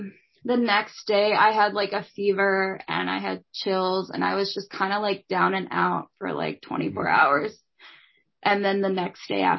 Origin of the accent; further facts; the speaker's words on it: Minnesota, United States; I thought back home, because I live in, my hometown is in Minnesota.